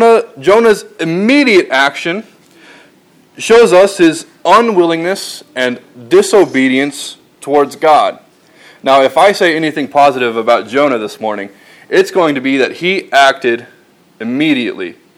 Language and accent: English; Corpus Christi, Texas, United States; Now, I'm originally from the coast. I'm from Corpus Christi.